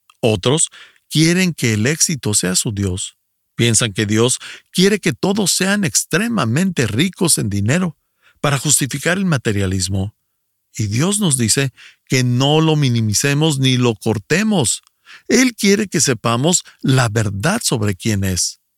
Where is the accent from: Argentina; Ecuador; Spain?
Ecuador; soy del Ecuador.